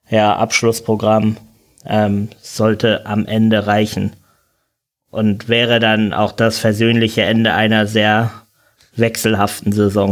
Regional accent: Hamburg, Germany; da bin ich als Hamburger jetzt wahrscheinlich auch der vielleicht falsche Ansprechpartner.

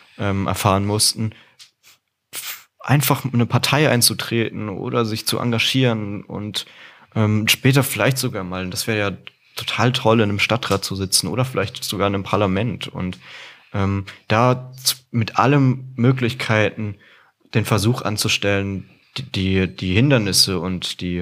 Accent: Rhineland-Palatinate, Germany; da, wo ich herkomme, aus der Südpfalz, da ist ein Auto kein Klimasünder

